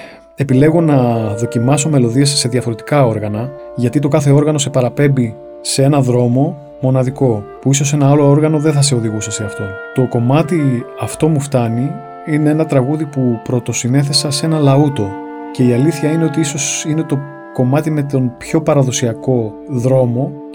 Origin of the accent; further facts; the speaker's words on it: Smari, Crete, Greece; Το χωριό μου είναι το Σμάρι, είναι στην Κρήτη φυσικά και κοντά στο Καστέλι Παιδιάδος.